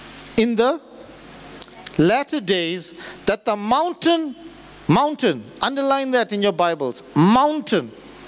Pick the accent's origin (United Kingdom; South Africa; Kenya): South Africa; Chatsworth, KwaZulu-Natal; We're born like this. We are from Chatsworth. We'll stay like this.